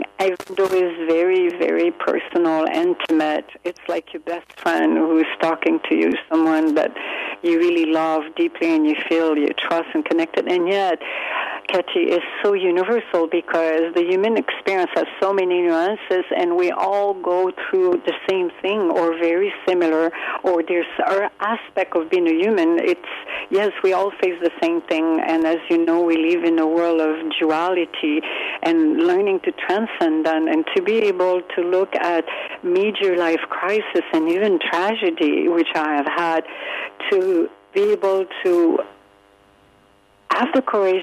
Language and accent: English; Quebec, Canada; actually from the province of Quebec.